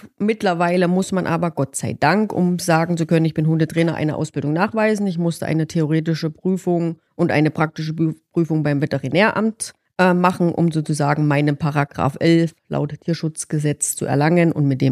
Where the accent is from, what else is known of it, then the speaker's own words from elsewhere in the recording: Bad Klosterlausnitz, Thuringia, Germany; also born or lived in Austria; Eigentlich komme ich aus Bad Klosterlausnitz. Gelernt habe ich ursprünglich Hotelfachfrau im Seehotel Zeulenroda. Bin dann mal 5 Jahre nach Österreich gegangen, habe dort gearbeitet. Hatte dann Heimweh, bin wieder nach Hause gekommen